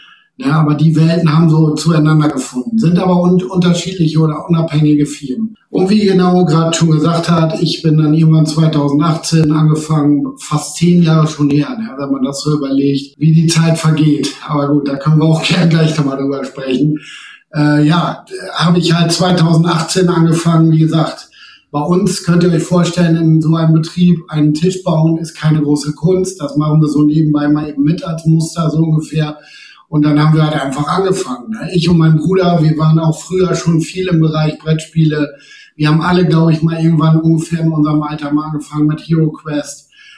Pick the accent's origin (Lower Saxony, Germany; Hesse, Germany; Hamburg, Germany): Lower Saxony, Germany; Moin, wie man bei uns im Emsland sagt.